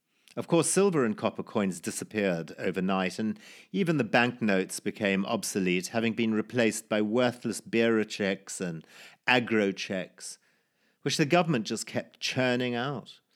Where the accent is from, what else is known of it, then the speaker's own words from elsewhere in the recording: London, United Kingdom; accent: Cockney; Sorry, once again my accent comes out Cockney rather than Australian.